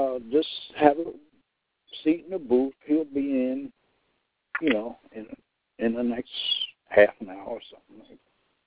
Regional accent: Philadelphia, Pennsylvania, United States; I was from Philadelphia and stuff.

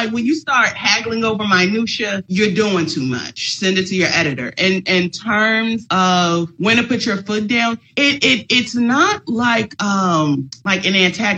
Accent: Chicago, Illinois, United States; oh, I'm from Chicago. So like all Chicago journalists like work at the Tribune or the Sun-Times.

